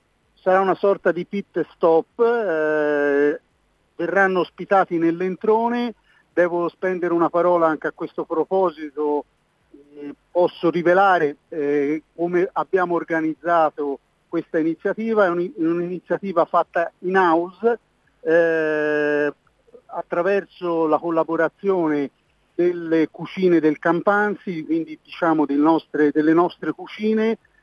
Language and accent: Italian; Florence, Tuscany, Italy; fin da piccolo a Firenze con mio babbo andavamo in Piazza della Libertà